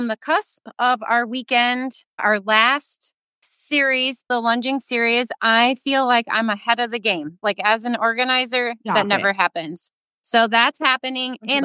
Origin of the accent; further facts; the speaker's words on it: Oregon, Wisconsin, United States; from Oregon, Wisconsin